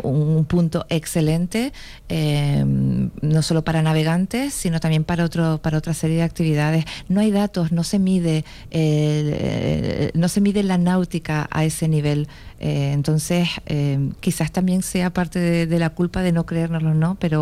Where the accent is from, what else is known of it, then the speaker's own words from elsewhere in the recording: Canary Islands, Spain; soy canaria